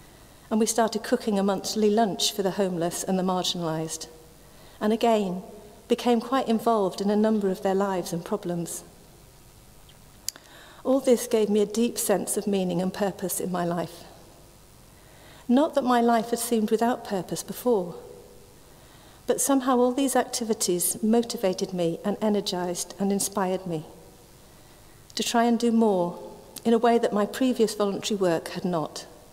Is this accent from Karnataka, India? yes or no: yes; Bangalore, Karnataka, India; now in Brockenhurst, United Kingdom; And then we came from India to here. Quite a contrast from urban, dirty, noisy, overpopulated Bangalore to the beautiful, green and peaceful, affluent English village of Brockenhurst.